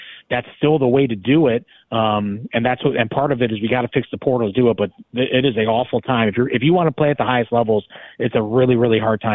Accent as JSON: {"language": "English", "town": "Cleveland", "region": "Ohio", "country": "United States", "said": "we're all from Cleveland. We all recognize how important high school sports in our hometown is"}